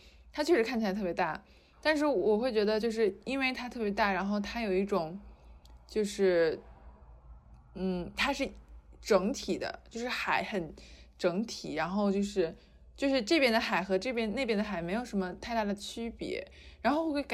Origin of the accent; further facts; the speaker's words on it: Yantai, Shandong, China; 然后我小时候在我记得中考左右的时间，就是学习很忙的时候，就经常会把自己关到烟台市图书馆